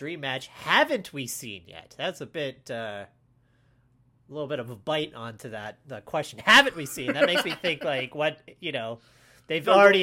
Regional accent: Canada; I'm from Canada

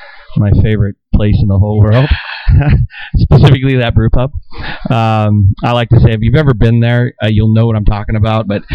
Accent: Denver, Colorado, United States; also born or lived in Breckenridge; we were born in Breckenridge, and what I was going to say, I think we grew up in Denver.

